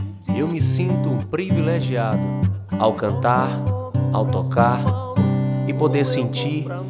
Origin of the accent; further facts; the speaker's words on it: Ceará, Brazil; tenho 26 anos, sou cearense.